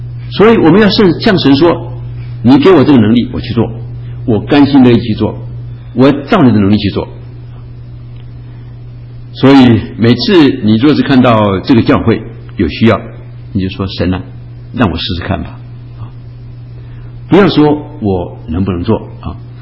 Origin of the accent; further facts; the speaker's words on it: China; 这是我们中国人所讲的嘛